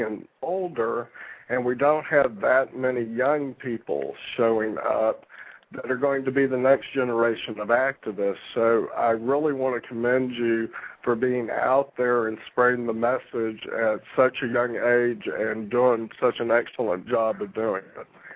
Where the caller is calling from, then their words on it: Florida, United States; down in Florida.